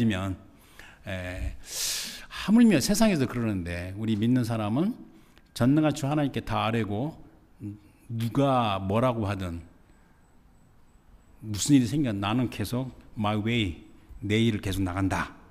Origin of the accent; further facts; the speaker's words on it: South Korea; born there; 저는 태생이 한국 사람이고